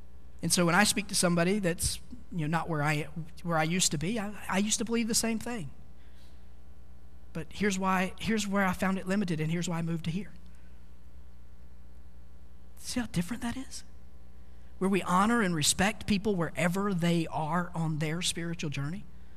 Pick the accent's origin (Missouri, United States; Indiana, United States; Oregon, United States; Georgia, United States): Georgia, United States; I told you I grew up in Georgia